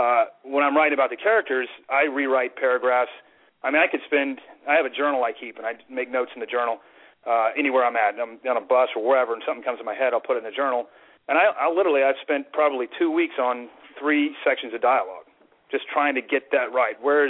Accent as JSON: {"language": "English", "town": "Charleston", "country": "United States", "tie": "born or raised there", "said": "It starts out in Charleston, my hometown."}